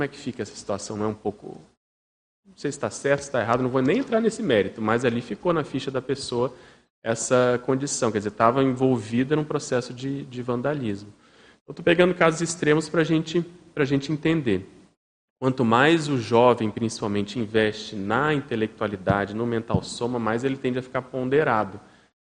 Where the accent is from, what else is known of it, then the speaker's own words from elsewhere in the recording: Brasília, Federal District, Brazil; Eu, como sou de Brasília, vejo muito caso, né?